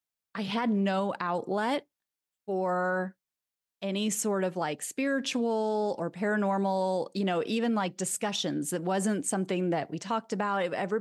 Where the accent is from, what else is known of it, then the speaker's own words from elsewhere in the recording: Midwest, United States; also born or lived in Europe; I grew up in the Midwest. I am again in the Midwest. Because I lived in Europe, I've lived in Europe a couple of times.